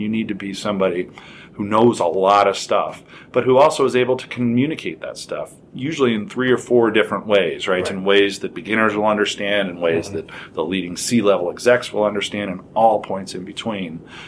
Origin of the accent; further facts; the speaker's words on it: Las Vegas, Nevada, United States; that's why the neighborhoods I grew up in Las Vegas.